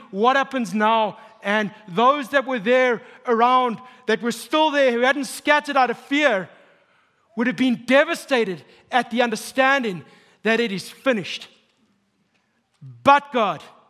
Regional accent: South Africa; For those of you who don't know, I'm from South Africa. My family, my mom, my dad, my sisters, they live in South Africa.

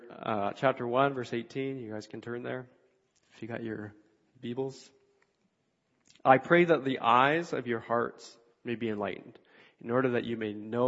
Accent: Vancouver, British Columbia, Canada; Because I grew up in Vancouver.

